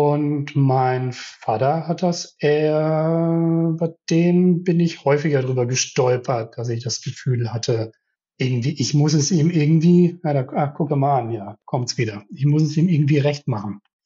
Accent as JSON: {"language": "German", "town": "St. Peter-Ording", "region": "Schleswig-Holstein", "country": "Germany", "tie": "born or raised there", "also_born_or_lived": "Hamburg", "said": "bin in Hamburg geboren. Wir sind dann aus Hamburg weggegangen, nach St. Peter-Ording, wo ich groß geworden bin."}